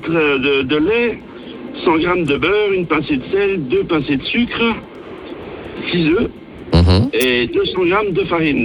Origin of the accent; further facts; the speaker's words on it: Moissy, Bourgogne-Franche-Comté, France; Et puis, ben, pour le petit secret, chez nous, à Moissy, ce n'est pas la fleur d'oranger.